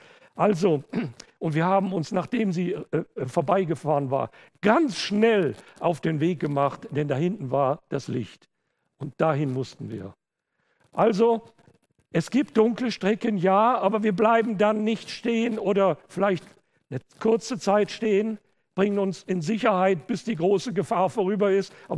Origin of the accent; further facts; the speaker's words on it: Hückeswagen, North Rhine-Westphalia, Germany; Ich weiß noch, als Kinder da in der kleinen Ortschaft Hückeswagen in Deutschland, wo ich aufgewachsen bin